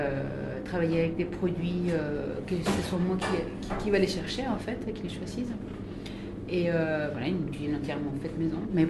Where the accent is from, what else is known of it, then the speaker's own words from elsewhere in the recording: Chile; French is a second language; moved away as an adult; now in France; En fait, je suis née au Chili, j'ai grandi dans ma famille